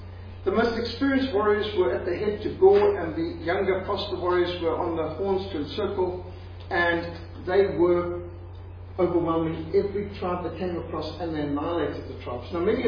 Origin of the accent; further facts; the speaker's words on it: Bulawayo, Zimbabwe; the Limpopo River to settle in Madibidi land, what later became Rhodesia, ultimately Zimbabwe, and I grew up in Madibidi land in Bulawayo.